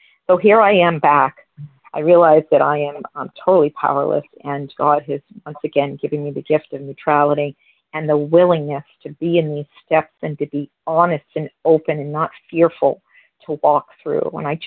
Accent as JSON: {"language": "English", "region": "New Hampshire", "country": "United States", "said": "I am from New Hampshire."}